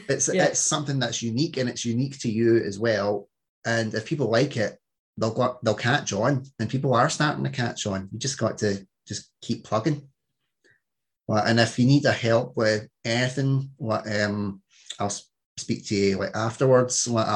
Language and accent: English; London, United Kingdom; kind of fits in with the 60s, 70s growing up in London, doesn't it?